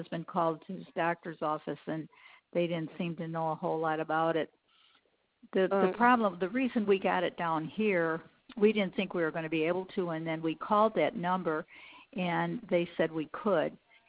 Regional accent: Illinois, United States; See, I'll tell you our concern. We're from Illinois, and I'm not sure they will give us a second dose there.

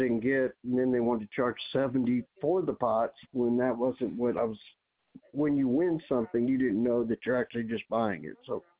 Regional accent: the South, United States; I was raised in the South, so I will gladly speak to your supervisor, Miss Madison.

